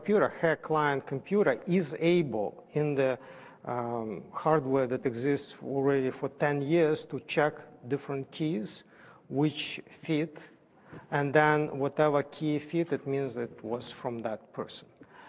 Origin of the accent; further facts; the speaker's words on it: Canada; Sorry, I'm Canadian, I'm floating here.